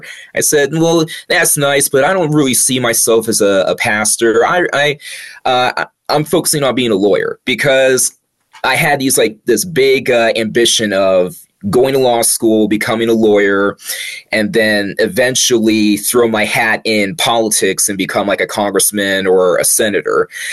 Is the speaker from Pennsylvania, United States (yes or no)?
no; Youngstown, Ohio, United States; I was visiting my grandparents' house back in my hometown in Youngstown, Ohio.